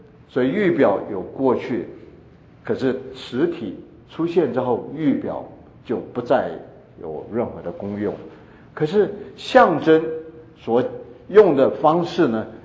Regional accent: China; 我们中国人比较不习惯。

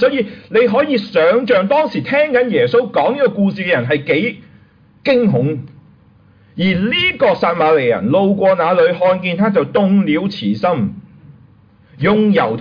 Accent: Hong Kong; now in United States; 我们由香港搬去美国

